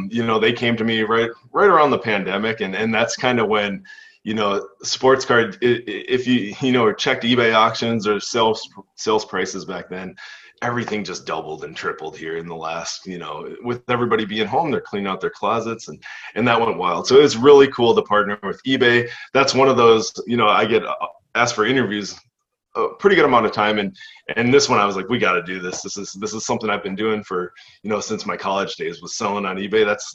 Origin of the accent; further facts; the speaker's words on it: Minnesota, United States; and I'm from Minnesota. So we got the Twins, we got the big sports teams, but we don't have the minor league.